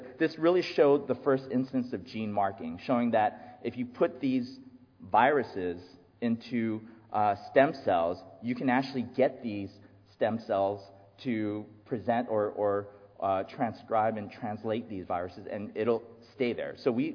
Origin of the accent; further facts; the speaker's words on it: Los Angeles, California, United States; I'm actually from Los Angeles. This is the LA version of a stem cell.